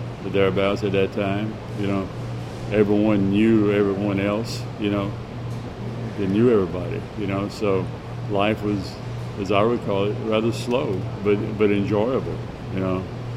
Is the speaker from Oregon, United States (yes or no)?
no; Iota, Louisiana, United States; No, I grew up in the town of Iota.